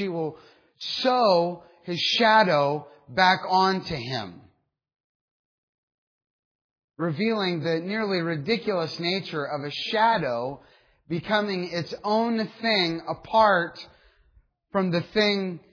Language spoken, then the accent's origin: English; Dunkirk, Ohio, United States; the railroad tracks immediately behind my house where I grew up on Cherry Street in Dunkirk, Ohio.